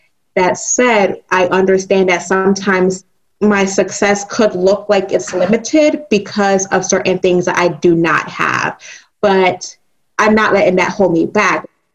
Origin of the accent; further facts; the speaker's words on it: United States; I was born in America. I am an American. I grew up with both of my parents who are still married.